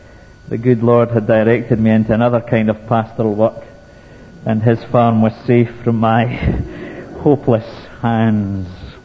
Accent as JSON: {"language": "English", "town": "Lockerbie", "region": "Scotland", "country": "United Kingdom", "tie": "born or raised there", "said": "Growing up in Lockerbie, there weren't a lot of career options. The main industries of the town were a slaughterhouse, a sheep market, and a cheese factory."}